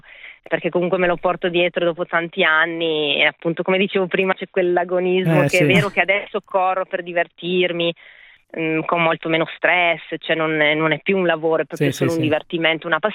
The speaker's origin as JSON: {"language": "Italian", "region": "Aosta Valley", "country": "Italy", "said": "visto che io sono valdostana"}